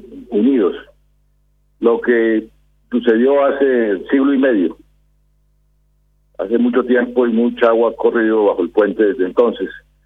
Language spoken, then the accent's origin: Spanish; Bogotá, Colombia; incluso más que mi ciudad natal de Bogotá, que fue fundada en 1538